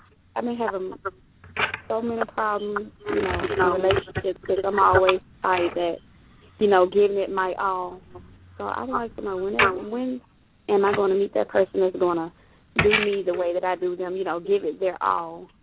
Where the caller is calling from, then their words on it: Mississippi, United States; I'm calling from Mississippi.